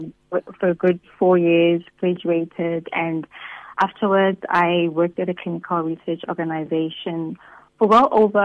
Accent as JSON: {"language": "English", "town": "Polokwane", "region": "Limpopo", "country": "South Africa", "tie": "born or raised there", "lives_now": "Bloemfontein, South Africa", "said": "Born and bred in Polokwane, a wonderful, vibrant city. And yeah, and I came to Bloemfontein in 2005 as a student."}